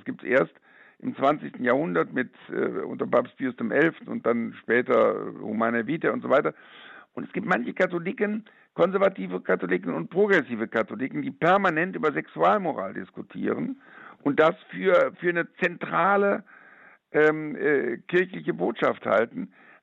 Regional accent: Bonn, North Rhine-Westphalia, Germany; Ich bin Bonner halt.

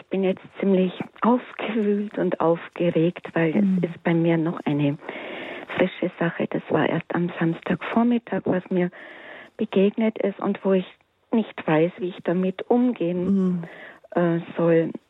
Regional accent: Bavaria, Germany; Und dann habe ich gesagt, ich komme aus Bayern, da sagt man doch nicht lecker.

